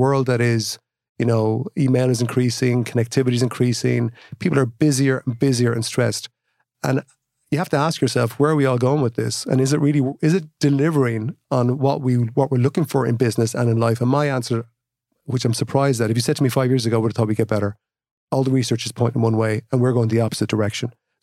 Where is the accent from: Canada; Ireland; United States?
Ireland; Kilkenny, Leinster; now in Ashford, Ireland; You know, I grew up in Kilkenny. I'm Irish. I've traveled around some of the world and then I'm living in Ashford in County Wicklow.